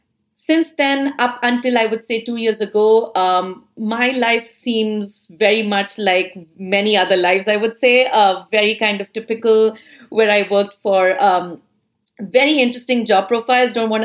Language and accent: English; Mumbai, Maharashtra, India; moved away as an adult; now in United States; I'm born and brought up in Mumbai, India, and I came to the U.S., in about 2007